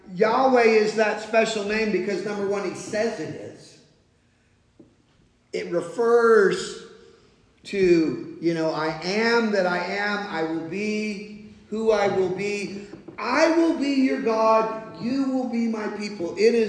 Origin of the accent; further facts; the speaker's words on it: New Jersey, United States; well, you know, we're Americans from South Jersey.